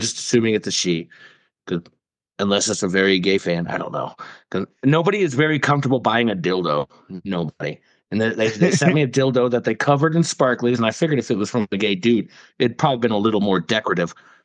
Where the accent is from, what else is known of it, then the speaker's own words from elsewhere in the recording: Ireland; Thank you, Irish. Being Irish, I got nobody else to blame. I just happen to be one of the Irish with their name spelled correctly.